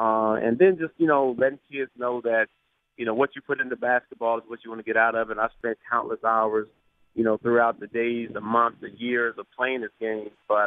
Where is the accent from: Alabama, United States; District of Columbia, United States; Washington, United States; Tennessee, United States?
Tennessee, United States; Brownsville; Well, it's about my life story of growing up in Brownsville, Tennessee, a rural town of about 8,000 to 10,000 people.